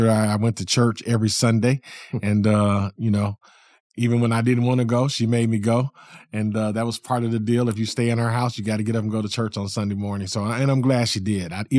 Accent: Muncie, Indiana, United States; also born or lived in Union City, Tennessee; So, yeah, I was born in Union City, Tennessee, and we moved to Muncie, Indiana when I was about 10 or 11. And so I grew up in Muncie, Indiana, and that's where I went to high school.

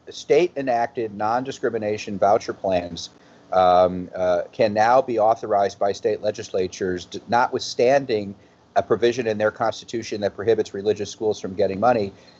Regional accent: Calumet City, Illinois, United States; I was a Jewish kid growing up in Calumet City, Illinois, and I went to the local local grade school

